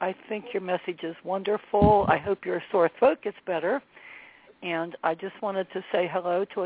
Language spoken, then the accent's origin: English; Pennsylvania, United States; Correct, and it's -3 degrees right now.